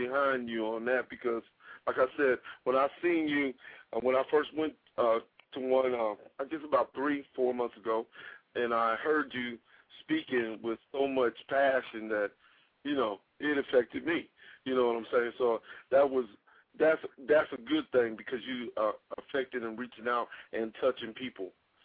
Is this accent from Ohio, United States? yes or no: yes; Ohio, United States; I'm from Ohio.